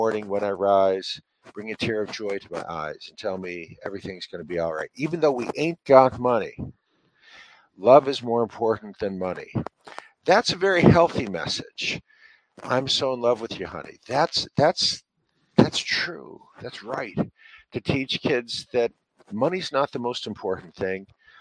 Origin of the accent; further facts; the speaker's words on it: United States; You know, I've lived in this country all my life, born and raised in the United States